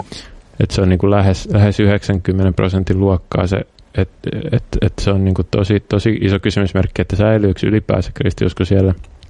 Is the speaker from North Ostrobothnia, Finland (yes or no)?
no; Vantaa, Uusimaa, Finland; No mä oon vantaalainen. Mä oon kasvanut niin kuin 70-luvun lähiössä.